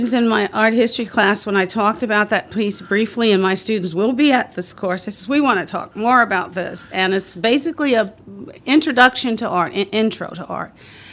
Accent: Chicago, Illinois, United States; So growing up in Chicago, it was really not that much different than me being here.

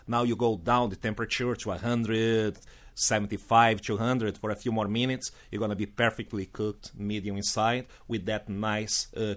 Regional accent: Rio Grande do Sul, Brazil; And you know, that's my home state, is where I came from.

